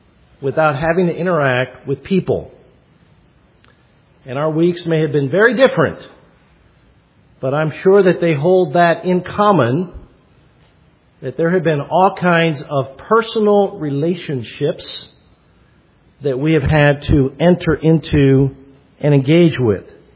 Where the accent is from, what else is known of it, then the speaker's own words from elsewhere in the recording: Puerto Rico; well, I grew up in Latin America. I grew up in Puerto Rico.